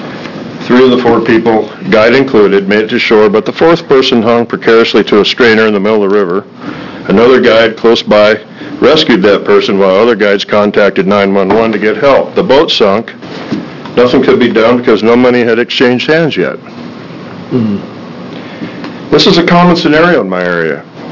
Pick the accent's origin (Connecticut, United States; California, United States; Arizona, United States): California, United States; Crescent City; now in Oregon, United States; I grew up in Crescent City, and I moved to Oregon in 1990.